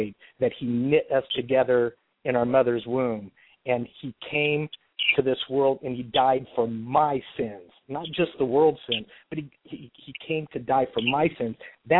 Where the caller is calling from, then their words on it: Anaheim, California, United States; I'm calling from Anaheim.